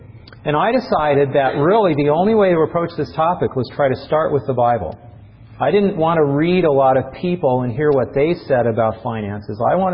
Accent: Idaho, United States; Now, I didn't grow up here in the South. I grew up in Idaho.

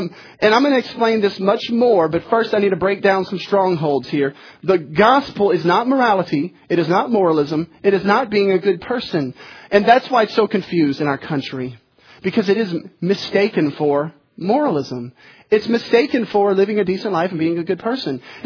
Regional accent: the South, United States; because I believe in God, because I'm from the South

